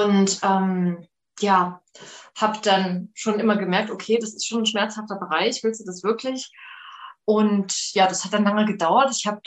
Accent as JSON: {"language": "German", "town": "Leipzig", "region": "Saxony", "country": "Germany", "said": "Ich komme aus Leipzig, ich bin Radiomoderatorin"}